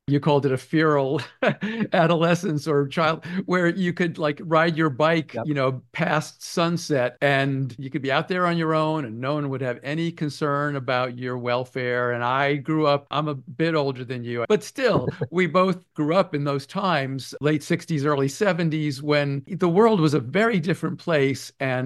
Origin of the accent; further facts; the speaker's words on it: Massachusetts, United States; I grew up in Massachusetts, so I know exactly the qualities that you're speaking about